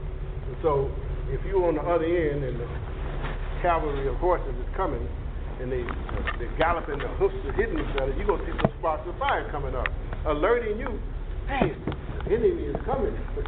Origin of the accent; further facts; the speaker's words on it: Detroit, Michigan, United States; born there; I'm not from the country. I was born in Detroit, so I didn't know much about horses